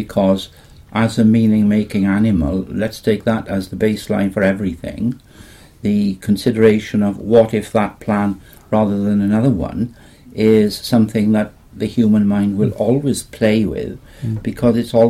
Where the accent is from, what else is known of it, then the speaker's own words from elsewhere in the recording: Bedlinog, Wales, United Kingdom; now in Durham, United Kingdom; My home village is a village called Bedlinog, which is top end of the valleys.